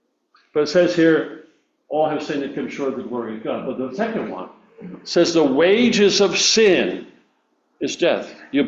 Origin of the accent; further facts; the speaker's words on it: Florida, United States; It took place in Florida. Oh, it took place in my hometown. My hometown.